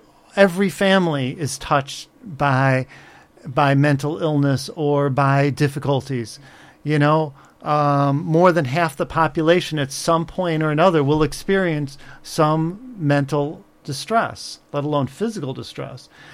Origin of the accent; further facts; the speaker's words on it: Chicago, Illinois, United States; You could be from my hometown of Chicago and be seeing exactly the same kind of thing in a different kind of dimension.